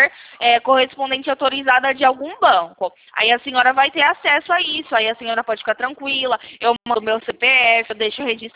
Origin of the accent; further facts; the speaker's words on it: São Paulo, Brazil; Sou aqui do interior de São Paulo